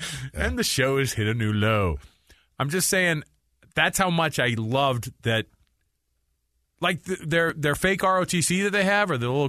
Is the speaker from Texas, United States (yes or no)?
yes; Austin, Texas, United States; born there; We were a Longhorn family. I was born in Austin, man.